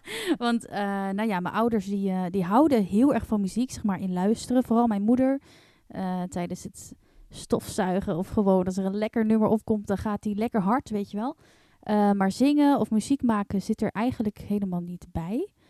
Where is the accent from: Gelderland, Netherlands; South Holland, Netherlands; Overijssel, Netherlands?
Gelderland, Netherlands; Vorden; born there; In Vorden, in de Achterhoek. Vorden.